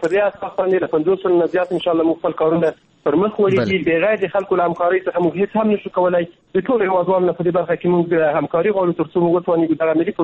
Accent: Afghanistan; دا موږ افغانان یو مسله لري

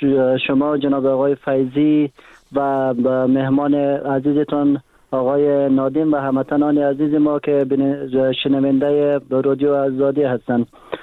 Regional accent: Daykundi, Afghanistan; در ولایت مرکزی مثلا دایکندی ولایت ما به مراکز صحی نرسیدند

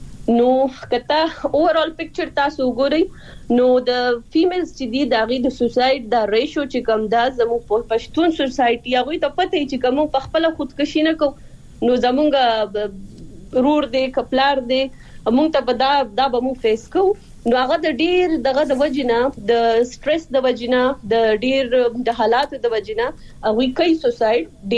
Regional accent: Swat, Khyber Pakhtunkhwa, Pakistan; زه خپل چونکه د سوات نه يم

